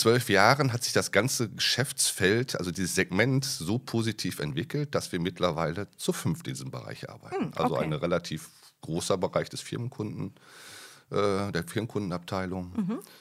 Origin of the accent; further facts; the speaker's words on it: Dortmund, North Rhine-Westphalia, Germany; now in Duisburg, Germany; ich bin 57 Jahre alt, habe zwei erwachsene Kinder, bin ein Kind des Ruhrgebietes, des Potts, geboren, aufgewachsen in Dortmund, habe dort mein Abitur gemacht, meine Bankausbildung und anschließend bin ich dann über Essen nach Duisburg gekommen